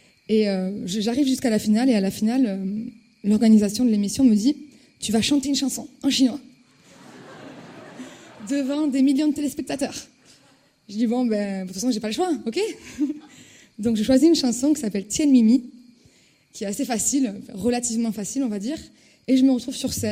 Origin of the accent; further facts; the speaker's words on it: Toulouse, Occitanie, France; à ce moment-là, j'ai 22 ans et j'ai décidé d'apprendre le chinois. Donc je suis toulousaine, j'étais à la fac de Toulouse et j'apprenais le chinois déjà depuis 3 ans.